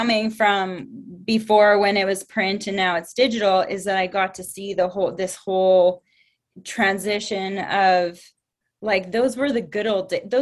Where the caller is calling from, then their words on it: Calgary, Alberta, Canada; I am tuning in from Calgary, Alberta in Canada, just right close to the Rocky Mountains.